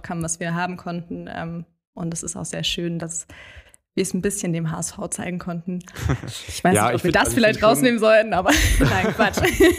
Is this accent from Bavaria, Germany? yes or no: no; Hamburg, Germany; ich bin ein Hamburger Dern durch und durch, also hier geboren, aufgewachsen und hier irgendwie auch kleben geblieben.